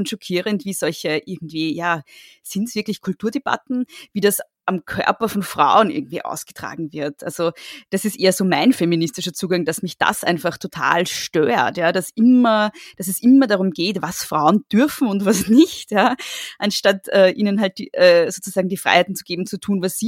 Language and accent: German; Lower Austria, Austria; Ich bin ja am Land in Niederösterreich aufgewachsen, in einem ganz kleinen Dorf, wo irgendwie rundherum alles wirklich erzkonservativ ist.